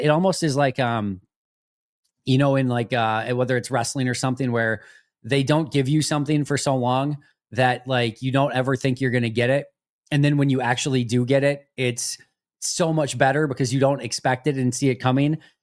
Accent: Green Bay, Wisconsin, United States; also born or lived in Manitowoc; born and raised in Green Bay. I was born in Manitowoc, technically, about 30 minutes south of Green Bay. I was moved to Green Bay within the first month of my life.

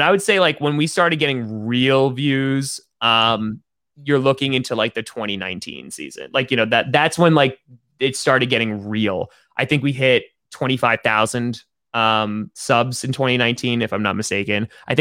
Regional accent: New York, United States; now in Wisconsin, United States; like I'm a guy from New York. I don't live in Wisconsin.

